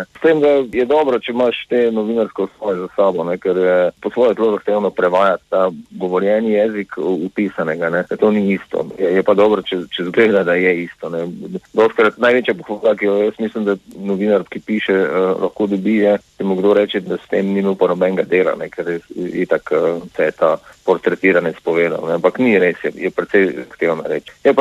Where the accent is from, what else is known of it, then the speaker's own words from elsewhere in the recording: Maribor, Drava, Slovenia; Jaz sem odraščal v Mariboru, v srednjo šolo sem hodil in seveda odraščal tam v 80-ih, ko so … nastali, 79 pa potem naprej.